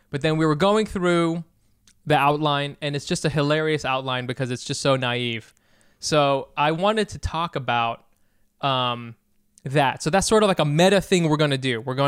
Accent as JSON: {"language": "English", "country": "United States", "said": "No. I'm from America."}